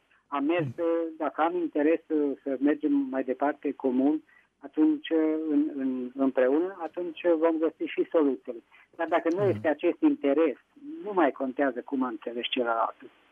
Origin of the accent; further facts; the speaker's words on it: Petroșani, Hunedoara County, Romania; din Petroșani.